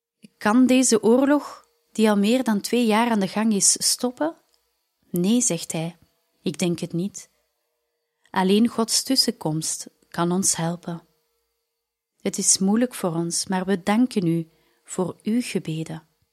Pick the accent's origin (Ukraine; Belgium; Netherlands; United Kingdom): Ukraine; En we vragen de mensen om te bidden voor onze natie, voor ons land, voor Oekraïne.